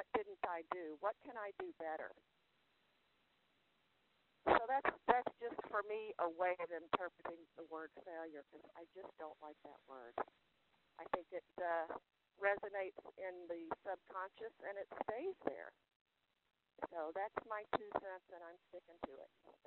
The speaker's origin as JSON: {"language": "English", "town": "Jensen Beach", "region": "Florida", "country": "United States", "lives_now": "Memphis, United States", "said": "Okay, hey guys … I'm from Jensen Beach, but right now I'm in Memphis."}